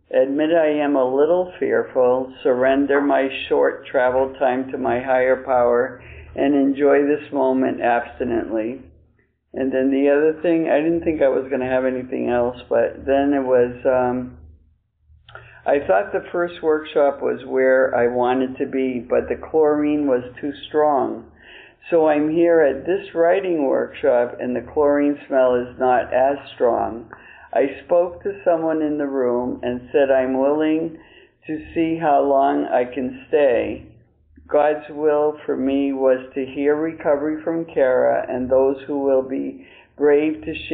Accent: Manchester, New Hampshire, United States; I'm from Manchester, New Hampshire, and I came in these rooms October 29th of 1982.

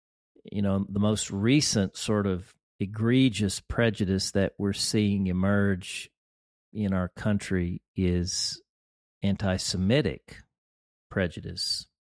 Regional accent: Deep South, United States; You know, I grew up in the Deep South, and I grew up in a family that was decidedly, like, not prejudiced.

